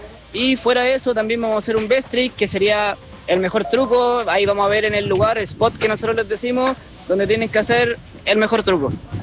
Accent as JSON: {"language": "Spanish", "town": "Los Angeles", "region": "California", "country": "United States", "tie": "born or raised there", "said": "soy acá de Los Ángeles, de toda la vida. Ando en el skate de los 11 años"}